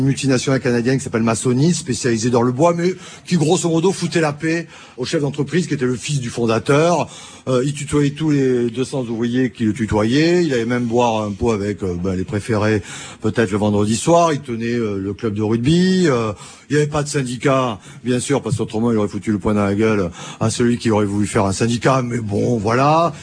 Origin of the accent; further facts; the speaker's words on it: Bordeaux, Nouvelle-Aquitaine, France; je suis originaire de Bordeaux, et je connais un peu cette région du sud de la Gironde.